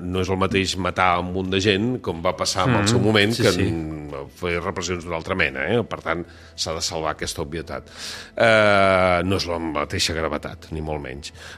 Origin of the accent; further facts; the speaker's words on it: Catalonia, Spain; Però no vol dir que nosaltres com a catalans hàgim sigut millors o pitjors